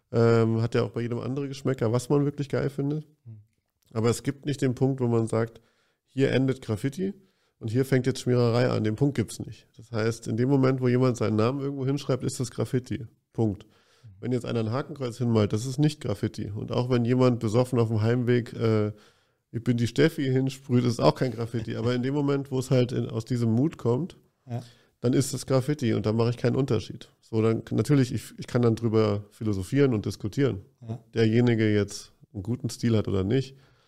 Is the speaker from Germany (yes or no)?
yes; Munich, Bavaria, Germany; also dann bin ich dann eher als Münchner gerade dann eher so, geil, hier ist endlich mal was los.